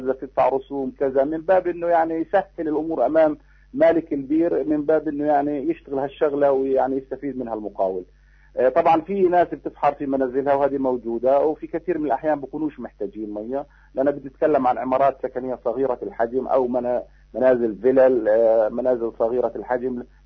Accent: Gaza Strip, Palestine; هذا الموضوع يعني أمن قومي بالنسبة لنا كفلسطينيين داخل قطاع غزة

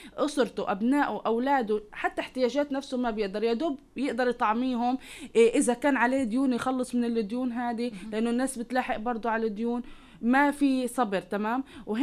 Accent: Palestine; عندنا في فلسطين موجود

